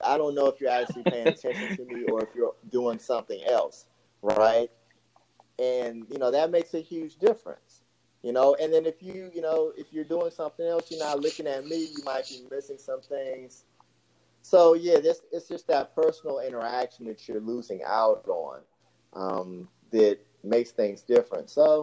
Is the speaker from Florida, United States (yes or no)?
no; Maryland, United States; also born or lived in South Carolina; I'm from the DMV. So that's for listeners, I don't know where people are from. DMV means DC, Maryland, Northern Virginia, that area. Spent a couple of years in South Carolina because I have family from there.